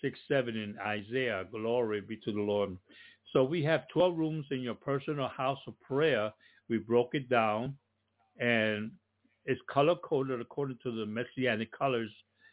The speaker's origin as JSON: {"language": "English", "town": "Brooklyn", "region": "New York", "country": "United States", "tie": "born or raised there", "said": "I know from growing up in Williamsburg, Brooklyn, and living amongst the Jewish people there"}